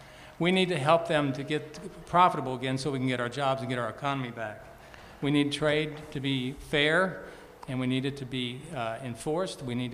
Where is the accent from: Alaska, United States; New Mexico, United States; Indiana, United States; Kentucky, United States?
Kentucky, United States; and I was from Western Kentucky, and I know exactly what happened to those coal miners.